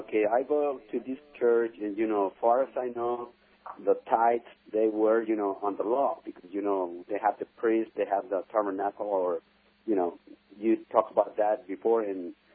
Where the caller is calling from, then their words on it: Salinas, California, United States; Hi. I'm coming from Salinas.